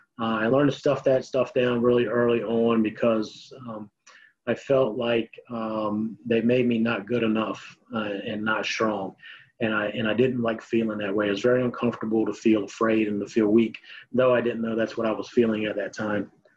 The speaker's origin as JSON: {"language": "English", "town": "Virginia Beach", "region": "Virginia", "country": "United States", "tie": "born or raised there", "said": "I'd moved to a new neighborhood out in Virginia Beach, and I grew up out in Bayside and graduated from Bayside High School."}